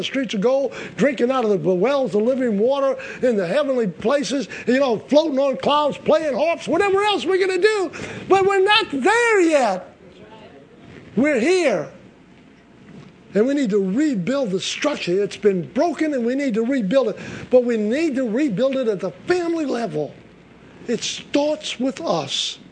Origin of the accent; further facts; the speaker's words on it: United States; It's not important that I'm an American.